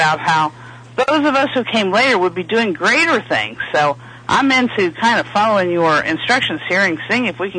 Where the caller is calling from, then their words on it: Florida, United States; Oh, hello, Jerry. … from Florida.